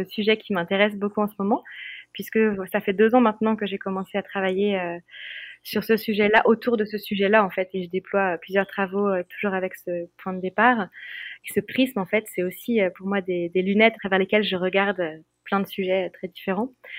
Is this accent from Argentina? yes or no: no; France; je suis française, européenne, et que c'est pas ma région, c'est pas mon territoire